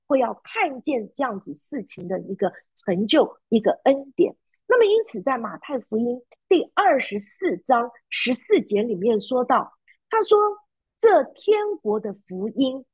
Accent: China; now in United States; 我们跟他们说我们是中国人，我们现在住在美国

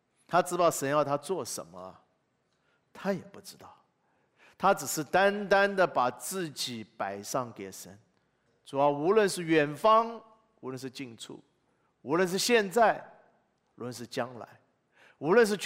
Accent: China; 作为一个中国人，我们常常觉得很骄傲，

